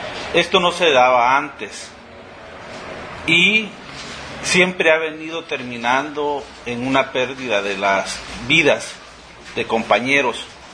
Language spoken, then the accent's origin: Spanish; El Salvador; si somos salvadoreños de verdad, debemos de defender El Salvador